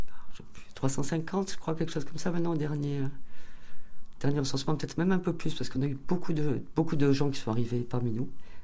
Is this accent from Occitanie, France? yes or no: yes; Saint-Antonin-Noble-Val, Occitanie, France; je suis pas née à Saint-Antonin. Je suis arrivée toute petite à Saint-Antonin.